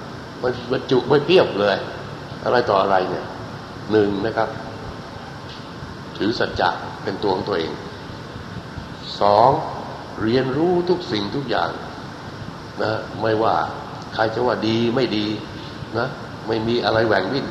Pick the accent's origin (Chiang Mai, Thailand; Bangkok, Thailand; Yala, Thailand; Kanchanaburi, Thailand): Bangkok, Thailand; born there; ผมเกิดในกรุงเทพแต่ข้างในผมบอกว่าเกิดในชนบท